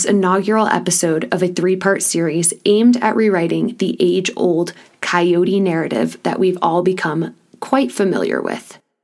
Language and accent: English; Northeast, United States; I'm from the East Coast, and, you know, coyotes are just a very regular, the Northeast, I'll say that.